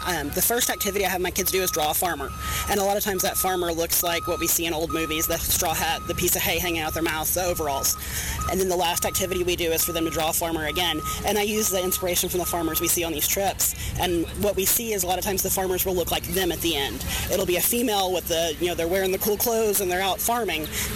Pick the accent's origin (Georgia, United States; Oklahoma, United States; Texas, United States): Oklahoma, United States; Ada; I'm from Ada, Oklahoma, born and raised there, still there.